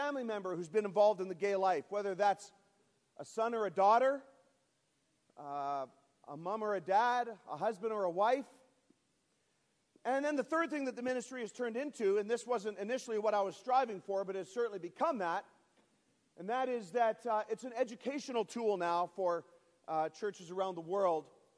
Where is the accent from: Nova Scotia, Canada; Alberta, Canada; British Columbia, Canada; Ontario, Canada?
Nova Scotia, Canada; Halifax; I come from Halifax, Nova Scotia. I don't know how familiar you are with Canadian geography, but Halifax is about 500 miles northeast of Maine and right on the Atlantic Ocean. Very beautiful place